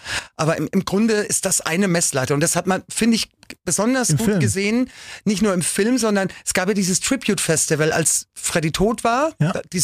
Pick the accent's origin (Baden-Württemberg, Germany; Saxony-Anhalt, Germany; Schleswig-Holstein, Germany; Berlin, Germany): Baden-Württemberg, Germany; Bruchsal; die kam aus Bruchsal, meinem Heimatort